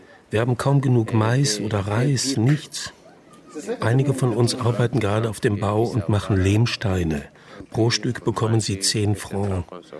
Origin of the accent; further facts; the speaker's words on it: Guinea; Ich bin 24 Jahre alt. In Guinea habe ich Geologie studiert.